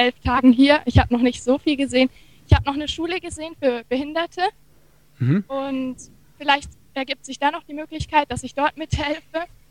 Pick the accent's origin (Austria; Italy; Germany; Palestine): Germany; Munich, Bavaria; Ich bin aus München, auch aus Deutschland.